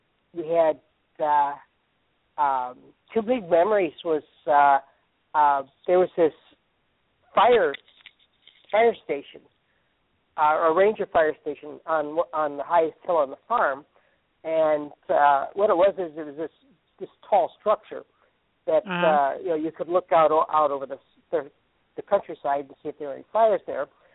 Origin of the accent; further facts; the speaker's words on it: Kane, Pennsylvania, United States; I actually grew up on a dairy farm in Kane, Pennsylvania.